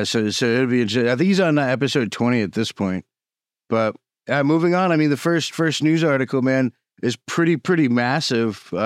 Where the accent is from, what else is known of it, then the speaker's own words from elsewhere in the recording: United States; that's too much for me because I'm an American.